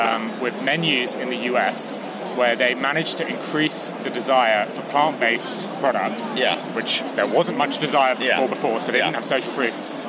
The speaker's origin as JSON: {"language": "English", "country": "United Kingdom", "said": "And I'm British, so I'm like, oh, I'm comfortable now."}